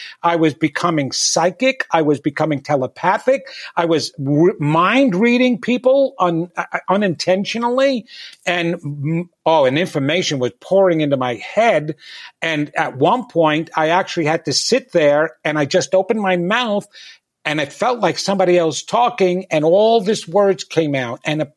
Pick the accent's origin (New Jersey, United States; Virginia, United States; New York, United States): New York, United States; Levittown; I grew up in Levittown, New York, and that was a small little suburban community.